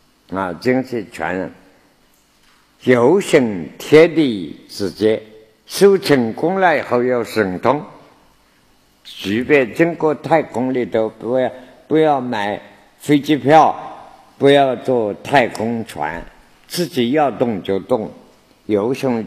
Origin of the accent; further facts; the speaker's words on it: China; also born or lived in United States; 我们中国人看到人啊，不晓得怎么搞的